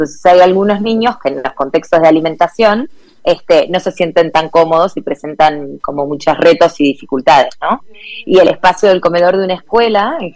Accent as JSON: {"language": "Spanish", "country": "Argentina", "said": "Yo soy argentina, me formé en Argentina, hice la universidad"}